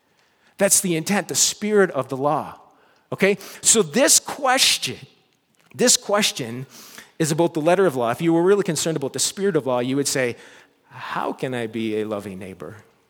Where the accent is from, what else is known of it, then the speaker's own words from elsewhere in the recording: Nova Scotia, Canada; I grew up in Nova Scotia, right next to this Air Force Base, CFB Greenwood.